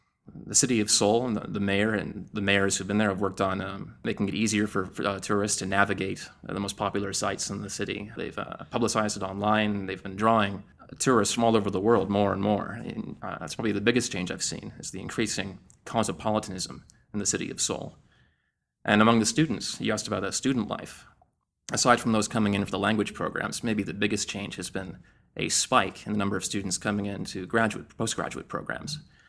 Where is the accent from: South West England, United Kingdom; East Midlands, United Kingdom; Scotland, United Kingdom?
Scotland, United Kingdom; also born or lived in Belgium / Iceland / Netherlands / Mongolia; I was in the U.S. as an infant after being born in Brussels, Belgium. I was here for a couple of years, and then we moved to Scotland, and those are my earliest memories. I was raised in Scotland, Belgium again, Iceland, the Netherlands.